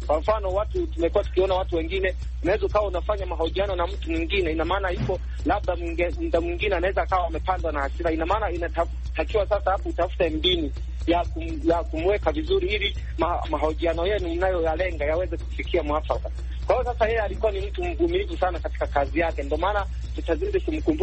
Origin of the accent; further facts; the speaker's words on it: Kagongwa, Shinyanga, Tanzania; kijana mpole Tanzania, natokea maeneo ya Kagongwa kama Tanzania.